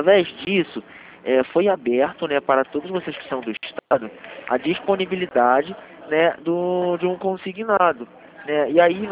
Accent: Rio de Janeiro, Brazil; Eu também sou do Rio de Janeiro, falo aqui de Santa Cruz, dentro de Santander.

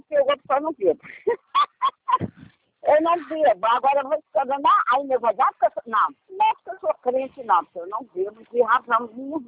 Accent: Rio de Janeiro, Brazil; Eu, como boa carioca, tu imagina, né?

